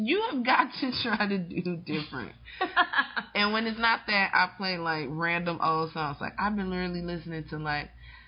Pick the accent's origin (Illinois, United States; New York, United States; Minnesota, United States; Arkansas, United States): Illinois, United States; Chicago; As a Chicagoan.